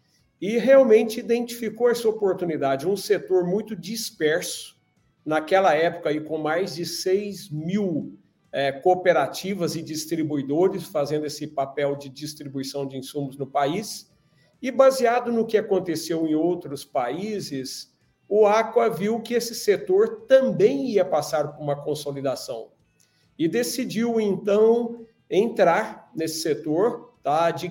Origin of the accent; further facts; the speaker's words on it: Minas Gerais, Brazil; sou aqui de Minas Gerais, estou falando aqui do sul de Minas.